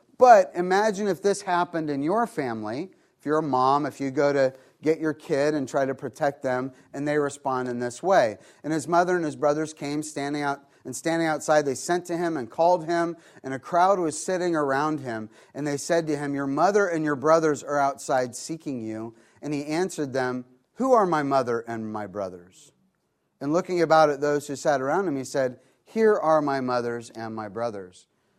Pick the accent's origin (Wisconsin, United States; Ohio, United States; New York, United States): Ohio, United States; I grew up in Ohio. What a great state. I say it's a great place to be from.